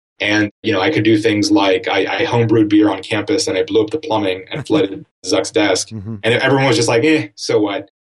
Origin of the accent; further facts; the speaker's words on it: Miami, Florida, United States; Yeah, no, I was raised in Miami.